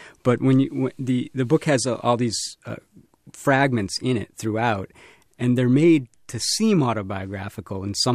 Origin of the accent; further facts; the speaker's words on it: Chicago, Illinois, United States; an incredibly huge figure in my life as a young, you know, kid growing up in Chicago.